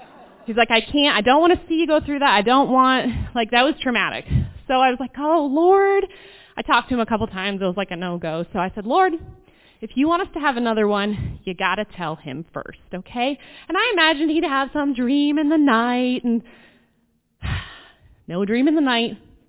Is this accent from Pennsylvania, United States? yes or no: yes; Elkland, Pennsylvania, United States; I grew up in Elkland, Pennsylvania, which some of you should know where that is. It's not very far from here. Well, 40 minutes. And it's a small little town.